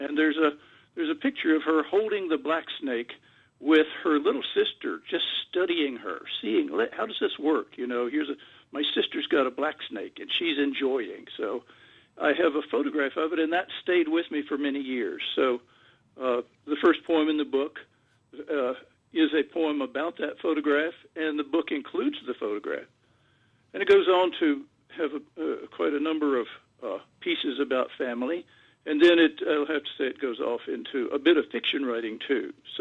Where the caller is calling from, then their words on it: Vermont, United States; So it's a great place, at least as I see it from here in Vermont.